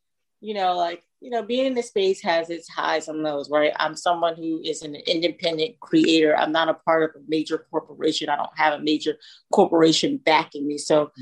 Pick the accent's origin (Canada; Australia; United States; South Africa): United States; New York; Like I grew up in New York. Every morning before I would go to school and stuff or work, whatever, I used to have the TV on Good Morning America watching Robin Roberts.